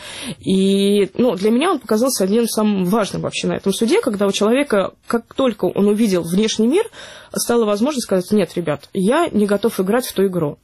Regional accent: Russia; как бы мы из России понимаем, что политзаключенных у нас намного больше

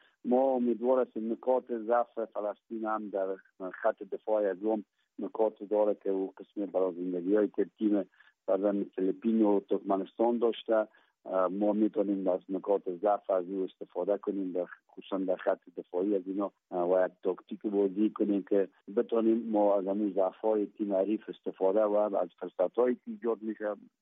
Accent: Afghanistan; ما افغان هستیم

